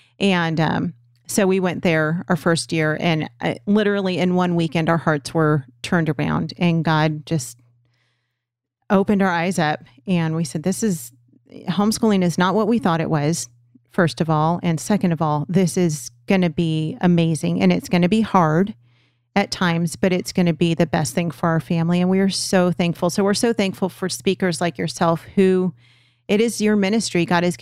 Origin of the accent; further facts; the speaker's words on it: California, United States; We're from Los Angeles County. The school the schools in our area were terrible.